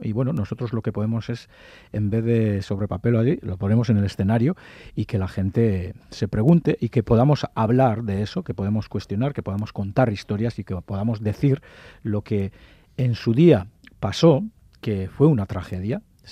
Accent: Markina, Basque Country, Spain; toda esa generación que se perdió en mi pueblo, en caso en Marquina

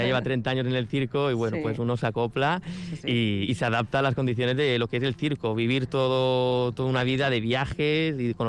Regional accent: Huesca, Aragon, Spain; born there; Yo nací en Huesca.

